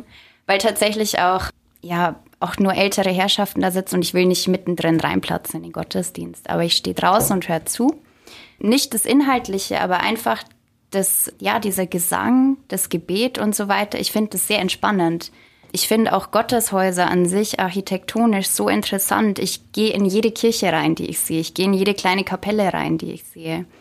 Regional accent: Bavaria, Germany; Und auch Fockenfeld, ich kenne das Seminar, ich komme aus der Gegend.

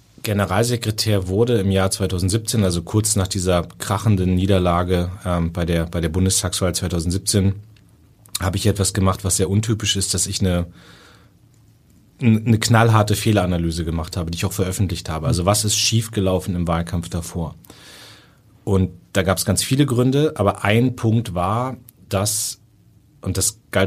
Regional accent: Northern Germany, Germany; ich bin auch Norddeutscher, mir liegt dieses, keine emotionalen Ausbrüche, vielleicht auch nur das Nötigste sagen, das liegt mir sehr nah.

